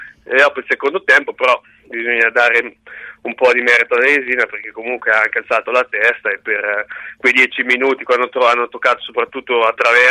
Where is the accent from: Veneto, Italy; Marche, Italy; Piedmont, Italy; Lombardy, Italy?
Marche, Italy; Ancona; siamo tutti di Ancona, tutti legati all'Ancona